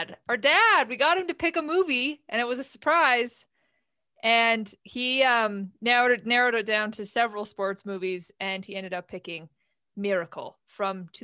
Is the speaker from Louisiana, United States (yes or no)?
no; Utah, United States; Oh, we profusely apologize to you because we're from Utah.